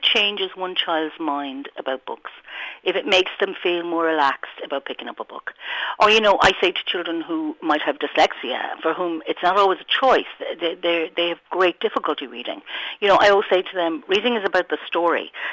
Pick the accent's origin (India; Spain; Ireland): Ireland; Galway, Connacht; I'm from Galway, and having been born and reared here